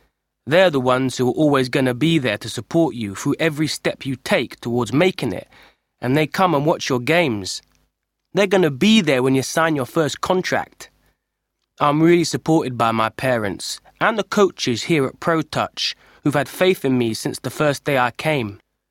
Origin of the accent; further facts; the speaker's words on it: England, United Kingdom; born there